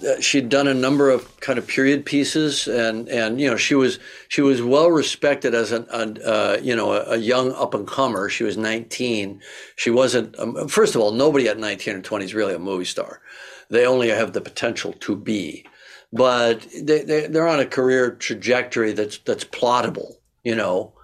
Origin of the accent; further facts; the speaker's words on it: Chippewa, Ontario, Canada; also born or lived in Kapuskasing; Way up in northern Ontario, you know, just not far from the Arctic Circle, Kappus Casing. And then grew up in Chippewa, which is now part of Niagara Falls, way down in the peninsula, right? So, yeah, Canadian born and bred. Moved to Los Angeles when I was 17.